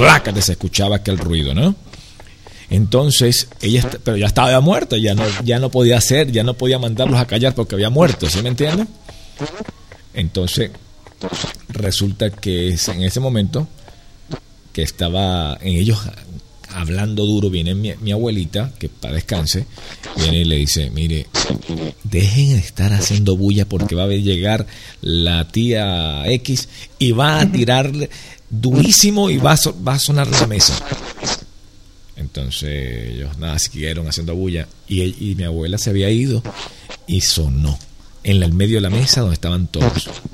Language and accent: Spanish; Venezuela; now in Miami, United States; En mi país, allá, yo no estoy allá en Venezuela, pero estoy actualmente en Miami